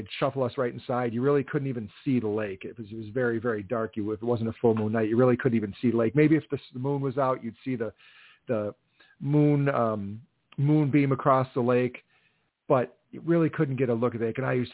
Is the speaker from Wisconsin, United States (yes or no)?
yes; Delavan, Wisconsin, United States; And for us, coming from where I grew up in Delavan, it was always up north.